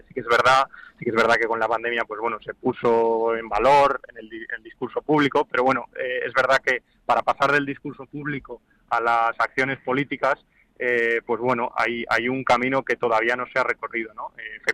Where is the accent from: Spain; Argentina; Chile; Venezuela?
Spain; Teruel, Aragon; Yo soy de Teruel, precisamente, sí.